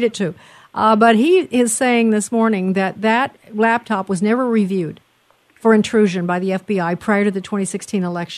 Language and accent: English; Chicago, Illinois, United States; I knew him because I'm from Chicago.